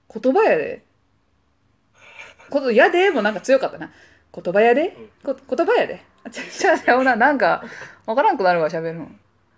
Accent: Hiroshima, Japan; now in Kansai, Japan; 溶け込んでるな関西にって思ってた。広島出身だけど、私今すっごいナチュラルにこれ喋れてるな

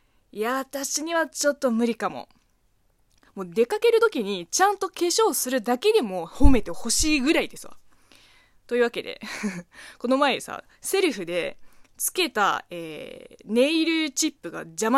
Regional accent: China; Japanese is a second language; こんばんは、職業中国人の … この番組は中国生まれ中国育ちの

